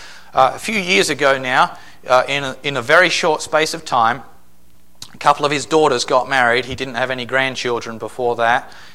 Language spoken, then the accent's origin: English; Australia; I'm from Australia and you're not, so...